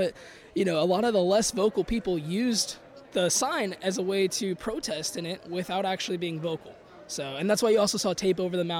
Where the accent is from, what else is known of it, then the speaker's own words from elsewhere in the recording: Lake Elsinore, California, United States; I'm from the 42nd Congressional District, so that actually includes Southwest Riverside County for me, so I'm from Lake Elsinore